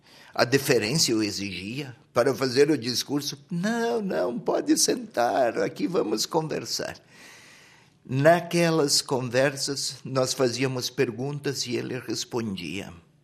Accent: South Region, Brazil; Estávamos lá, os 18 bispos, numa conversa em uma roda, só faltou o chimarrão. Somos do sul do Brasil, ou então uma cuia de tacacá se fôssemos do norte.

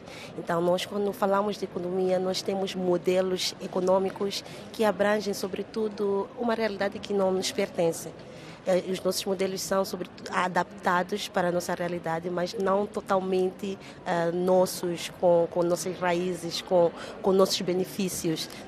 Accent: Mozambique; o nosso ser como moçambicanos.

